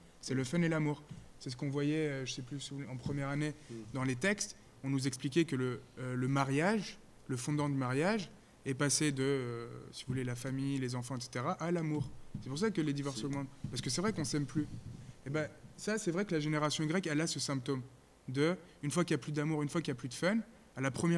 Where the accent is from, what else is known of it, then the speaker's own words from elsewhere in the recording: France; Là, vous êtes français. On est français. Donc, on réfléchit comme des Français.